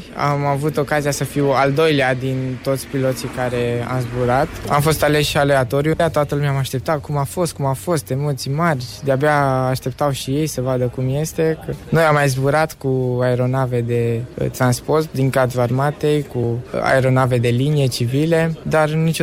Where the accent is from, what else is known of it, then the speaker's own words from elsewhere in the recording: Făget, Timiș County, Romania; deoarece sunt deloc din Timiș, de la Făget, iar acolo este cel mai aproape de casă